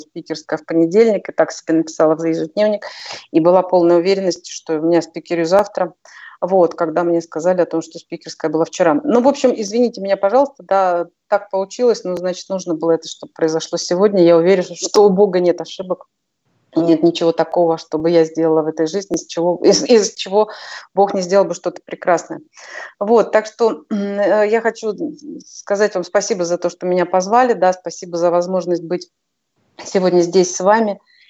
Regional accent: Ukraine; я родилась на Украине, я родилась в обычной семье, у меня мои родители учителя.

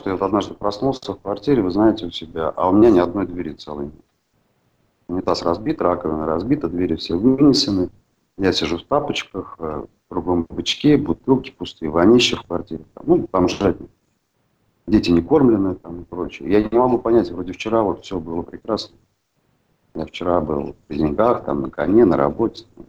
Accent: Moscow, Russia; born there; Родился я в Москве, в обычной семье. Ну, в Советском Союзе, да

